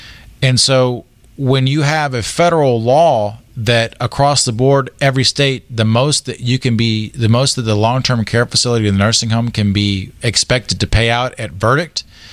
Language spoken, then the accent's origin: English; Tennessee, United States; I'm from Tennessee, so we eat Mayfield or Purity.